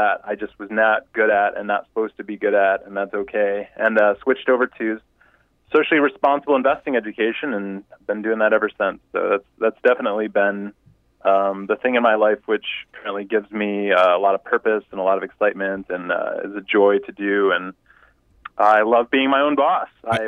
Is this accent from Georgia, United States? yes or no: no; Michigan, United States; Okay, so I was born and raised in Michigan. Northern Michigan, kind